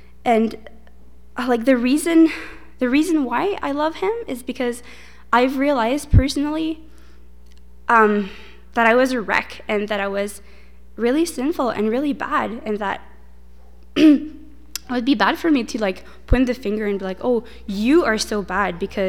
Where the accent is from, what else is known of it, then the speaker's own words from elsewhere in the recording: Quebec, Canada; now in Edmonton, Canada; actually I'm not from Edmonton, I'm from Quebec.